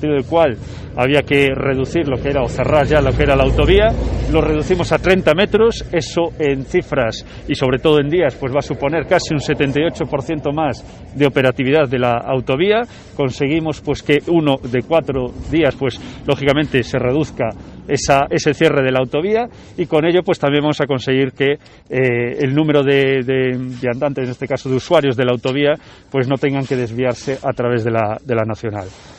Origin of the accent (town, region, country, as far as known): Galicia, Spain